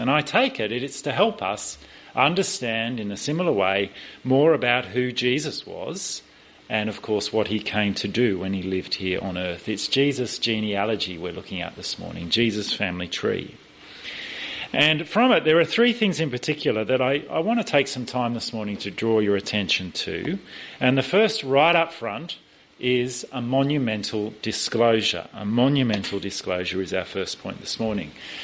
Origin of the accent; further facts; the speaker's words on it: Kiama, New South Wales, Australia; so I can keep in touch with news from my hometown in Kaima.